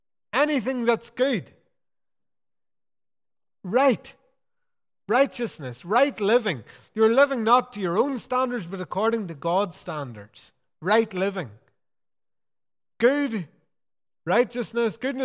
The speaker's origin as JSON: {"language": "English", "town": "Pomeroy", "region": "Northern Ireland", "country": "United Kingdom", "said": "I come from Tyrone in a wee place called Pomeroy. And beside Pomeroy is another little village called Donoughmore."}